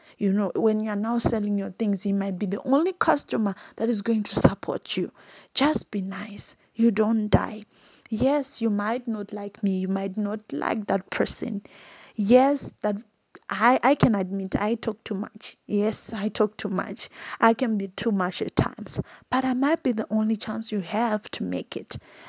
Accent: Mashava, Masvingo, Zimbabwe; So I grew up in Mashaba, as some of you know if you have listened to my previous podcast. And Mashaba being a small mining town, everyone knew everyone.

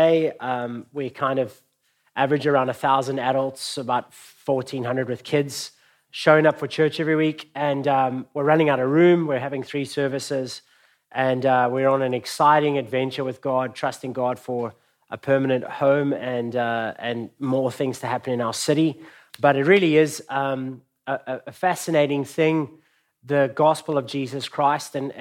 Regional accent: Johannesburg, Gauteng, South Africa; I come all the way from Johannesburg, South Africa.

